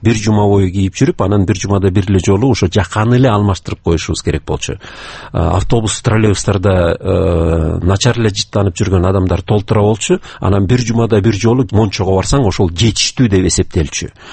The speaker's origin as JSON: {"language": "Kyrgyz", "region": "Bishkek", "country": "Kyrgyzstan", "tie": "born or raised there", "said": "Ленинский проспект, анан кийин Чуй проспектиси болуп ошол бурчтарда иш кылып, борборубуздун эң борборунда балалыгым өскөн. Ошондуктан центрди жакшы тааныйм дагы, анан жакшы көрбөй коем."}